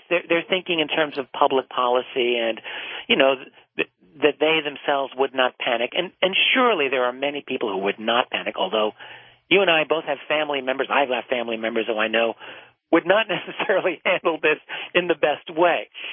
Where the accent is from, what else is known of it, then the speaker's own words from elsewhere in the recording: Brooklyn, New York, United States; like you, I'm from Brooklyn, and we got to stick together.